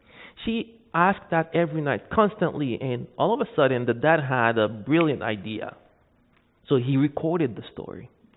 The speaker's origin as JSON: {"language": "English", "country": "Haiti", "tie": "born or raised there", "said": "So, growing up in Haiti, I got involved in doing voodoo, witchcraft, with my family at a young age."}